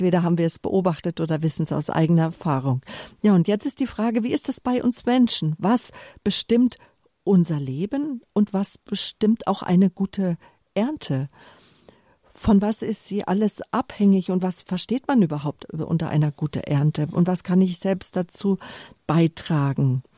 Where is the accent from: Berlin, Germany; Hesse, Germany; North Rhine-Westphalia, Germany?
Hesse, Germany; born there; weil ich ja gebürtige Hessin bin. Aber bei uns in Bayern sagt man Grüß Gott